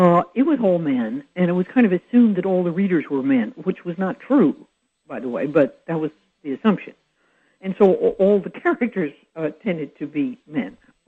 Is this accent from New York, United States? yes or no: no; Berkeley, California, United States; In Berkeley, California. Home of irreligiosity.